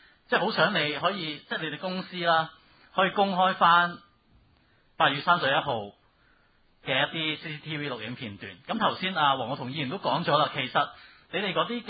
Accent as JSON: {"language": "Cantonese", "country": "Hong Kong", "said": "咁點解唔可以即係開誠布公，話俾我哋香港人聽一個真相呢？"}